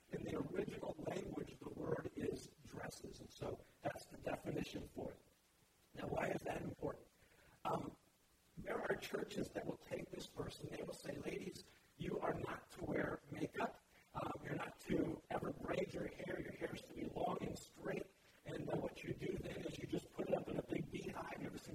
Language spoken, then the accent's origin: English; North Miami, Florida, United States; And many of you know, I grew up in Miami, and there in North Miami, there's this diner.